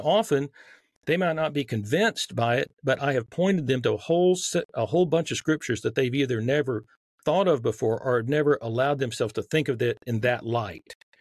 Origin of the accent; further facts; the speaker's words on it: the South, United States; accent: Southern; if I put on my Southern accent, which is on a little bit right now